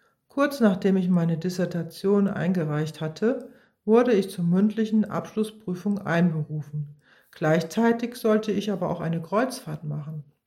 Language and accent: German; Tiruvannamalai, Tamil Nadu, India; German is a second language; Etwa zur gleichen Zeit hatte ich einen kurzen Besuch in meiner Heimatstadt Tiruvannamalai geplant